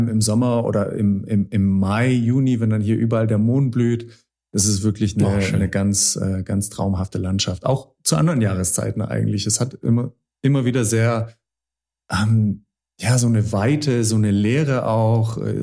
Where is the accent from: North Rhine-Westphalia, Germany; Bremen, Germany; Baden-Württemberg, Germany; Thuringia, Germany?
Baden-Württemberg, Germany; Stuttgart; also born or lived in United States / Spain / China / England; now in Berlin, Germany; Genau, und ich bin aufgewachsen in der Stuttgarter Ecke.